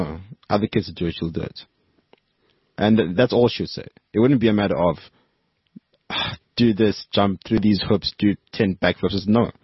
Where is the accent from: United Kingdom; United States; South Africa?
South Africa; Benoni, Gauteng; We're from Benoni, so it's very middle class.